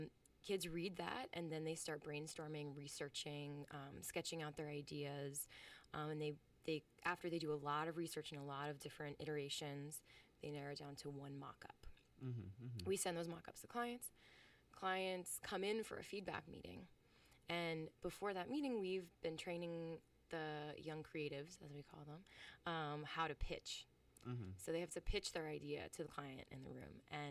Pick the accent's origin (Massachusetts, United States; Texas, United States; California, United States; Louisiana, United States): Massachusetts, United States; Boston; really got it start back when I was growing up in Boston